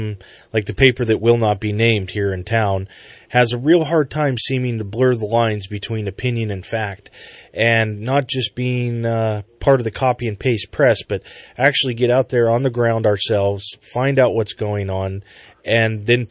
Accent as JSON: {"language": "English", "country": "United States", "said": "the answer you're going to get is I'm an American."}